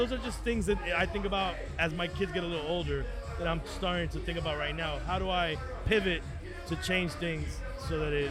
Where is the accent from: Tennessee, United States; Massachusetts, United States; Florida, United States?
Florida, United States; Miami; I think I can speak for all of us growing up in Miami.